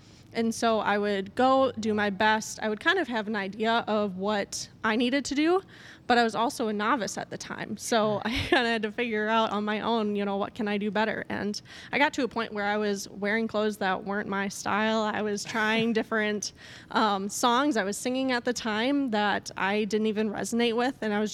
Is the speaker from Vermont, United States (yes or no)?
no; Mondovi, Wisconsin, United States; I'm actually from the Eau Claire, Wisconsin area. If you've if you're familiar with the area, it's called Mondovi, Wisconsin.